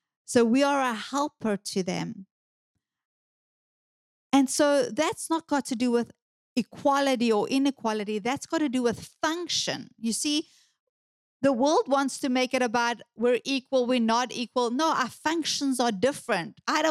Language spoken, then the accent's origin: English; South Africa; I'm South African. I'm sassy.